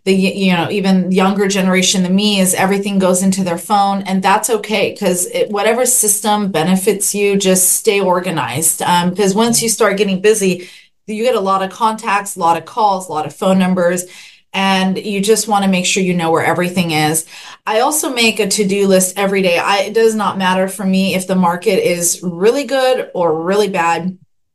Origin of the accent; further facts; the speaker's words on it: Long Beach, California, United States; Yeah, I was born and raised in Long Beach, and I work here in downtown.